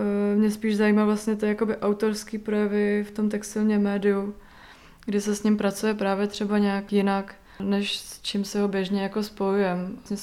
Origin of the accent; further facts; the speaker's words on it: Hradec Králové, Hradec Králové Region, Czechia; Vlastně pocházím taky z Hradce Králové